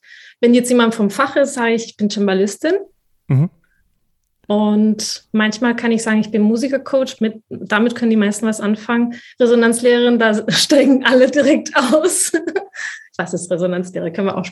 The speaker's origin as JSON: {"language": "German", "country": "Spain", "said": "man hört ja akzentfrei Deutsch sprechend, aber ich bin ja Spanierin mit spanischen Eltern und spanischen Vorfahren, in Spanien geboren. Ich bin natürlich zweisprachig aufgewachsen, aber ich verbinde eben diese beiden Welten. Selbst meine beiden Eltern sind nicht aus den gleichen Regionen in Spanien."}